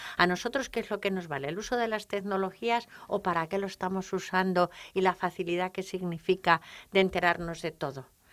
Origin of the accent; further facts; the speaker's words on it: Toledo, Castilla-La Mancha, Spain; soy de Toledo